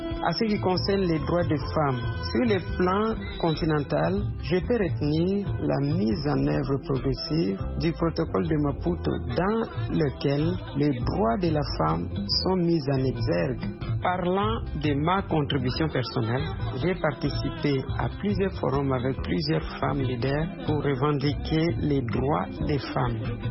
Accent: DR Congo; Je suis de la République démocratique du Congo

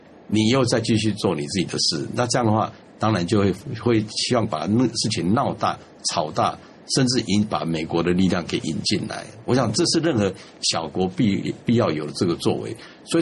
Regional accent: Taiwan; 为什么外交部要发给我们这些台商啊，台胞要用说我是从台湾来的

